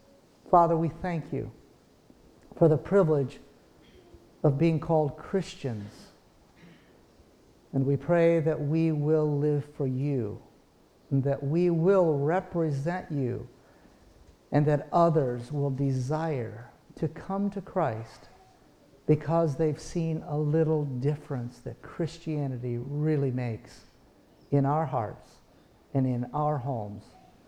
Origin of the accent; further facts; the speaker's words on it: Montana, United States; We're from Montana.